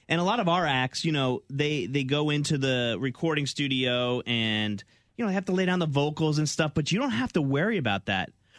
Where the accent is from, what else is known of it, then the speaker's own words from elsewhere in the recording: New Jersey, United States; at 15 years old, growing up in New Jersey in a predominantly like white neighborhood like I did